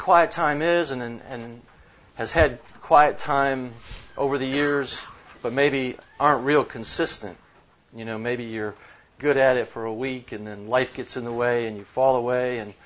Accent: Dallas, Texas, United States; also born or lived in Michigan; I'm from Dallas, Texas, by way of Michigan about 25 years ago.

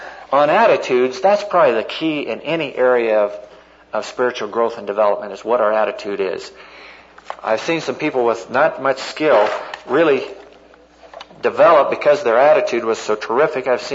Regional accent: Montana, United States; growing up in Western Montana, I mean, we ate the standard stuff all the time.

